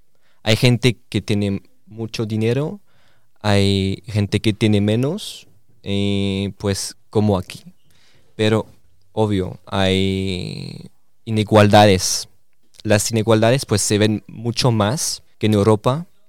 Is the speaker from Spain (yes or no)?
no; France; Spanish is a second language; soy francés, soy de Francia.